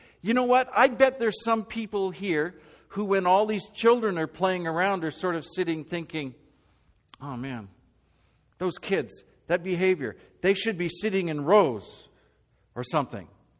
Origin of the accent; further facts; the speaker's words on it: Calgary, Alberta, Canada; I remember growing up in Calgary